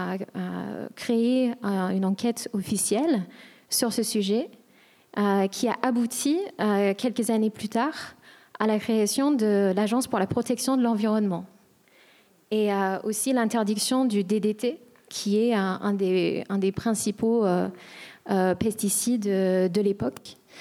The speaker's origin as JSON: {"language": "French", "country": "United States", "said": "je viens des États-Unis, comme Rachel Carson."}